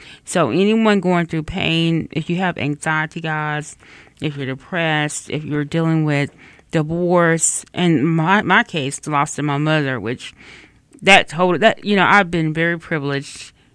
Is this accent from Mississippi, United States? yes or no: yes; Mississippi, United States; now in Alabama, United States; I'm from Mississippi and I live in Alabama